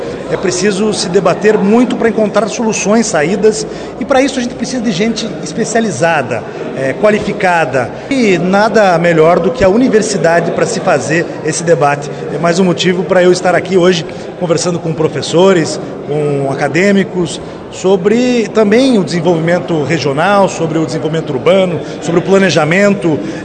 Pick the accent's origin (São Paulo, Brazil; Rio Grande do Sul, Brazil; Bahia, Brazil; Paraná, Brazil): Paraná, Brazil; Curitiba; born there; Eu nasci em Curitiba, mas é como se tivesse nascido aqui em Bandeirantes também